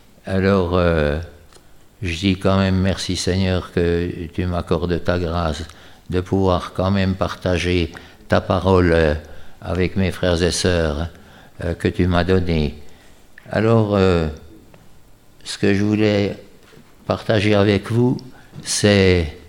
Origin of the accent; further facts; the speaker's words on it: Hérimoncourt, Bourgogne-Franche-Comté, France; en pleine nuit, on a entendu les sirènes, on a filé dans les bois au-dessus de chez nous, à Hérimoncourt, pour se mettre à l'abri